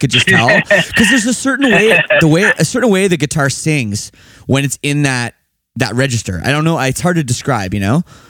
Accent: Toronto, Ontario, Canada; I'm not from Cleveland. I'm from Toronto.

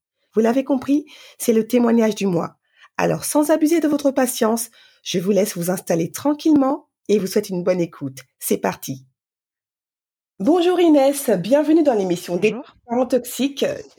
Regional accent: Paris, Île-de-France, France; je ne vis plus à Paris, mais voilà, j'ai vécu longtemps à Paris. Enfin, je suis née, j'ai vécu longtemps à Paris, donc je connais.

